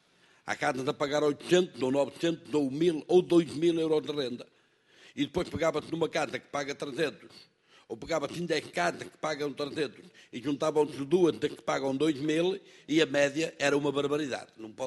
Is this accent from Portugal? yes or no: yes; Guimarães, Norte, Portugal; sou de Guimarães.